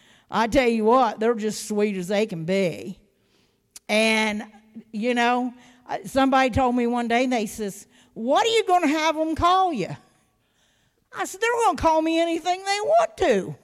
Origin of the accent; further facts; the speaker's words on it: Ohio, United States; I said, being born and raised in Ohio is not that bad. It could be worse.